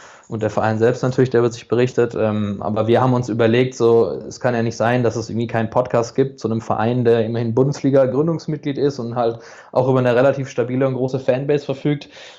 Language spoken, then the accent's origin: German; Karlsruhe, Baden-Württemberg, Germany; Geboren, aufgewachsen in Karlsruhe bin ich